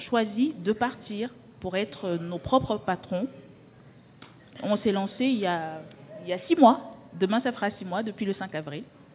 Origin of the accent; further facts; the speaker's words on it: Cameroon; now in France; nous sommes originaires du Cameroun, d'Afrique, et là-bas déjà, nous étions à notre propre compte. Nous sommes arrivés en France il y a une douzaine d'années.